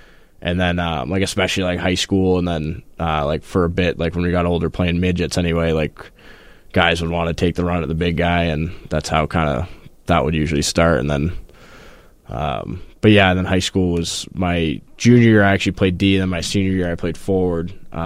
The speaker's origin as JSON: {"language": "English", "town": "Falmouth", "region": "Massachusetts", "country": "United States", "tie": "born or raised there", "said": "Falmouth, Massachusetts is where I grew up mostly."}